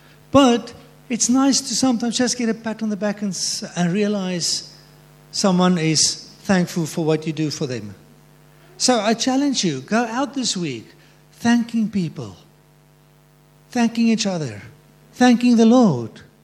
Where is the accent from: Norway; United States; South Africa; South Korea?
South Africa; And nobody will judge me for being a South African.